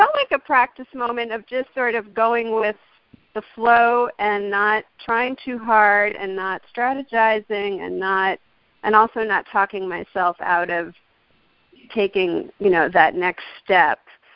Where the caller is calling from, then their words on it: Massachusetts, United States; I'm calling from Massachusetts.